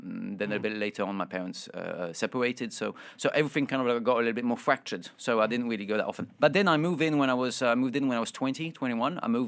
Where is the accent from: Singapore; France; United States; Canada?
France; now in United Kingdom; So my father is French and my mother's English. I was born and raised in France.